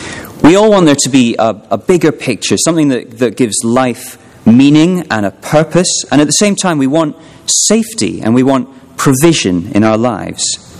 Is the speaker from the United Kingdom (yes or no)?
yes; Scotland, United Kingdom; So let me start with an image from my home country. I'm from Scotland.